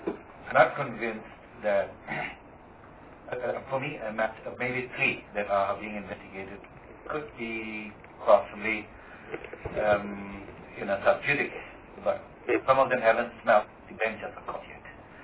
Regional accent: South Africa; But sometimes you've got to think as a South African citizen, you know.

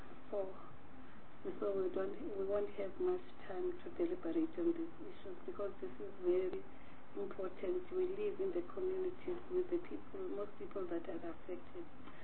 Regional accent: Western Cape, South Africa; I'm looking at the Western Cape because I'm coming from the Western Cape.

